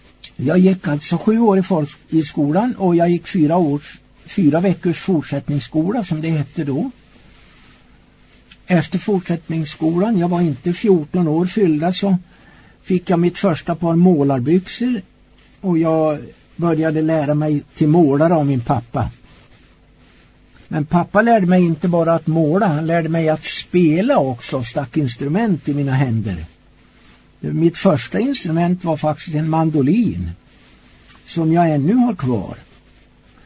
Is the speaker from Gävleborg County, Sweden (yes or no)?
yes; Långhed, Gävleborg County, Sweden; Växte jag upp i Hälsingland, i dåvarande Alfta kommun, en liten by som heter Långhed, inte så liten by förresten, ganska vidsträckt by, och ganska mycket folk, fanns mycket folk i byn.